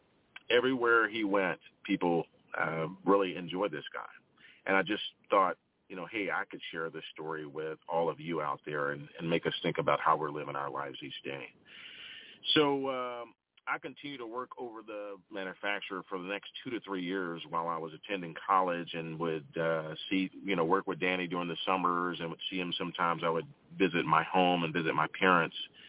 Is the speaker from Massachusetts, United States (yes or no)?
no; Tennessee, United States; he grew up in my hometown in Tennessee